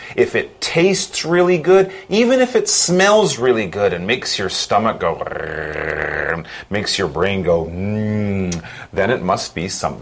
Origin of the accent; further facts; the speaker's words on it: Canada; now in United States; Well, Chris, originally I'm from Canada. I was born there, but of course now I live here.